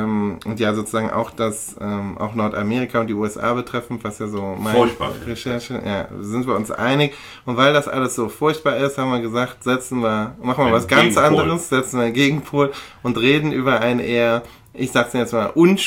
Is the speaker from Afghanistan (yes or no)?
no; Aachen, North Rhine-Westphalia, Germany; born there; weil ich zum ersten Mal mit meiner kleinen Tochter in meiner Geburtsstadt bin, nämlich in Aachen